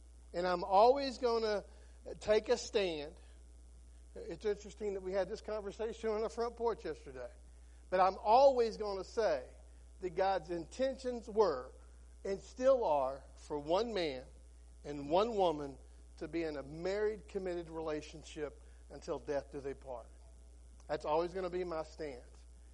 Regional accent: United States; I'm a Christian first. I'm an American second.

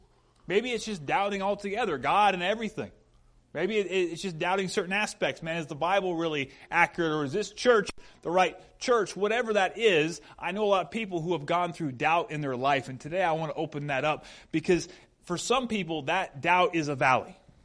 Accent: the South, United States; I grew up in the South, so there's this one. Oh, bless their heart.

